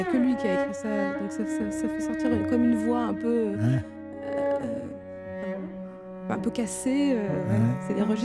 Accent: France; je suis arménienne, je suis française d'origine arménienne

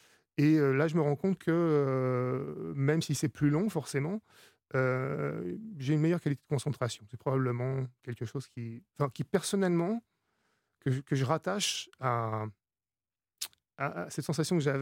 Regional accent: France; now in Florence, Italy; Je suis français.

